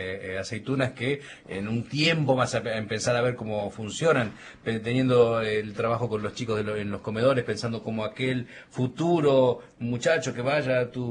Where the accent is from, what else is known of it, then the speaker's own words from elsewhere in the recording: Santa Fe, Argentina; vengo de Santa Fe.